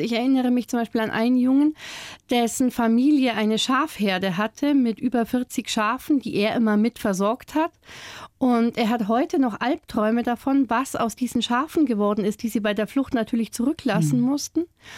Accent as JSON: {"language": "German", "town": "Weiler", "region": "Bavaria", "country": "Germany", "tie": "born or raised there", "also_born_or_lived": "Lindenberg", "said": "tatsächlich bin ich nur in Lindenberg geboren, weil dort das nächste Krankenhaus ist. Aufgewachsen bin ich in einem noch viel idyllischeren Örtchen, aha, nämlich Weiler. Das ist daneben und noch ein ganzes Stückchen kleiner."}